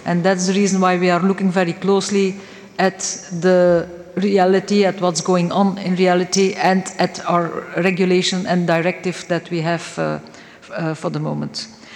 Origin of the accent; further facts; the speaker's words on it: Belgium; where I live, I'm from Belgium, we have a EU region